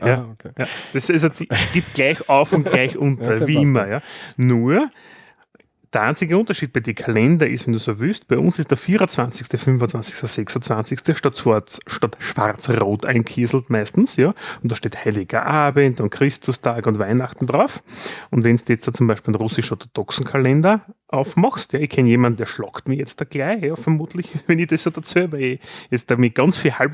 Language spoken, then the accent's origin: German; Austria; das klassische 40 Tage Fasten, was man bei uns in Österreich macht.